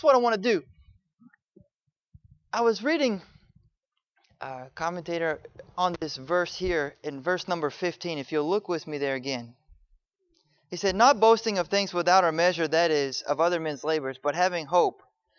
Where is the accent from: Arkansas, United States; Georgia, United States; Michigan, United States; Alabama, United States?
Georgia, United States; You know, my wife is from Pennsylvania. I'm from Georgia. There's a little dialect different there.